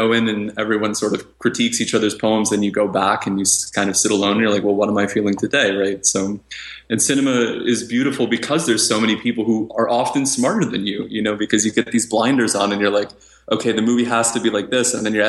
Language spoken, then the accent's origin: English; Michigan, United States; I want to build a reputation in the state that I'm from, right? I'm from Michigan, I'll submit to the Michigan festivals.